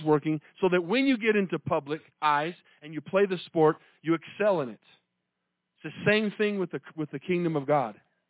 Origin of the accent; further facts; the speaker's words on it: Texas, United States; Coming from where I come from the Metroplex. It's about 8 or 9 million people where I live.